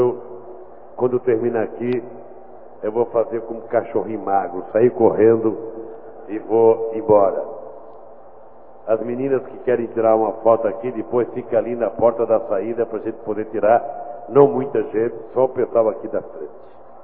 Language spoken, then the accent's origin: Portuguese; Northeast Region, Brazil; como eu, é nordestino, de fala fácil e muito ligeiro